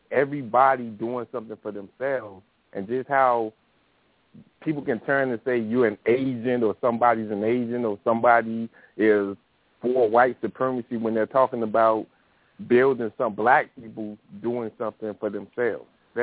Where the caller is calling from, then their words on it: Miami, Florida, United States; from Miami.